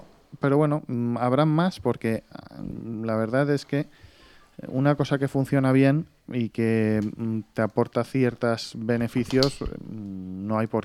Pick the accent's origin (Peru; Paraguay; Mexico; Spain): Spain; somos los segundos españoles en haber sido invitados a hablar allí.